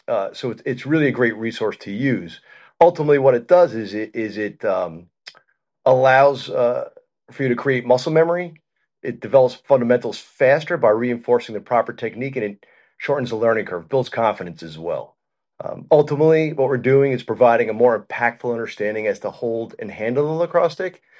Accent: Long Island, New York, United States; So I started later than most did in my area. I grew up on Long Island.

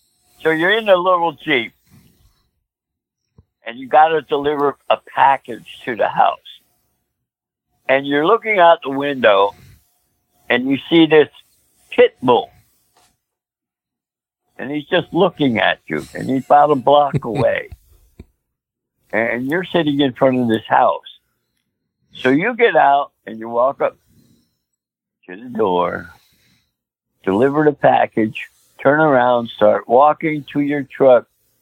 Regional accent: Allentown, Pennsylvania, United States; I come from Allentown.

